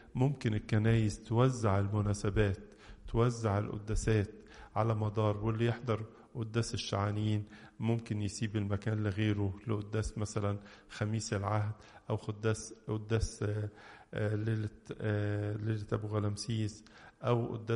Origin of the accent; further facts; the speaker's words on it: Egypt; ومعروف عننا كمصريين كلنا أننا شعب نحب الله وشعب متدين.